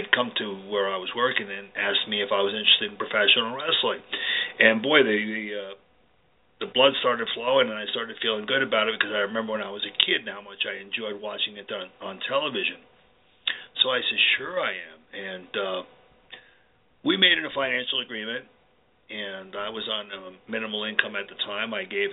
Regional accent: New York, United States; I grew up until I was about 9 years old. I was in Washington Heights, New York. I was raised by my aunt and uncle and my grandmother.

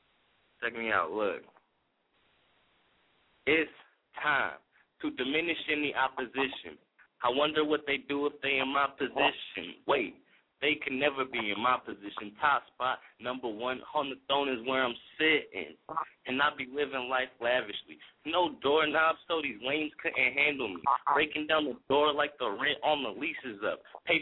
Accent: Chicago, Illinois, United States; now in Fontana, United States; I was born on Chi-Town soil, you know, big Chicago boy, and moved out here to the left coast, back in Cali, and ever since then, been doing it big in Cali, just all around Cali. Right now, I'm staying in Fontana

